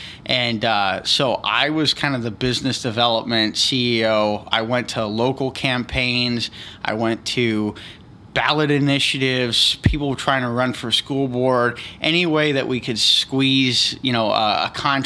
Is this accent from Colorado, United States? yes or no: no; Erie, Pennsylvania, United States; So I grew up in Erie, Pennsylvania.